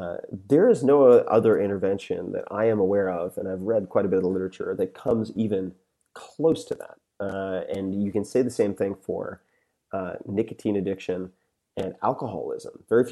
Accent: New York, United States; Yeah. I'm from Long Island. It doesn't offend me.

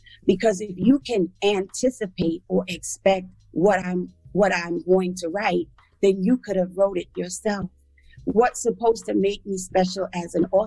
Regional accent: The Bronx, New York, United States; And for the first part of my life, I grew up in the Bronx. First, I was on Crows Avenue in a house, and my parents divorced, and I was in the projects in Throgs Neck.

